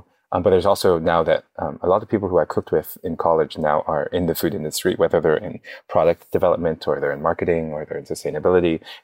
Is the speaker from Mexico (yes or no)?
no; Hong Kong; now in United States; I'm a student, I'm from Hong Kong. I study in the US